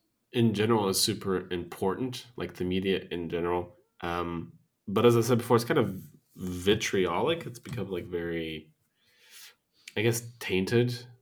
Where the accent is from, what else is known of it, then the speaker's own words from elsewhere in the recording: United States; moved away; Not from my hometown in the U.S., but from the town I live in here.